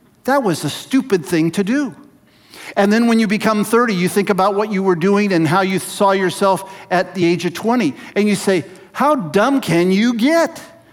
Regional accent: Walla Walla, Washington, United States; born there; But I said … I was born on August 22nd, 1951 in Walla Walla, Washington.

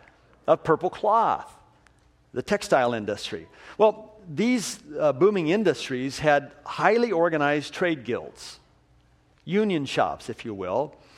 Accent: Cave Junction, Oregon, United States; Cave Junction, my hometown that I grew up in, all of 300 people, is to Portland.

